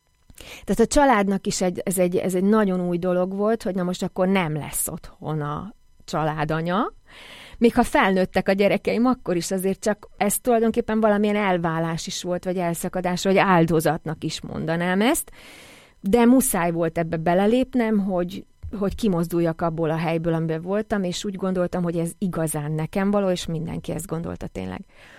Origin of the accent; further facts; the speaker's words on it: Upper Hungary, Slovakia; és felvidékiként abszolút beleírtam, lettem ebbe a közegbe